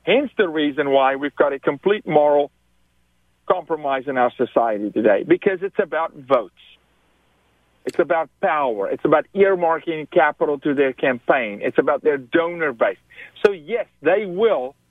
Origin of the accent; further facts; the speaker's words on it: South Africa; I was raised in South Africa.